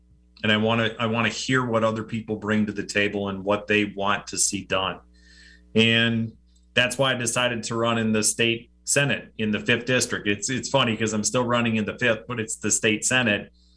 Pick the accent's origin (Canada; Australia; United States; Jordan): United States; Brown Deer, Wisconsin; So, and I grew up in Brown Deer. So, and after high school, I went out to Madison for a couple of years.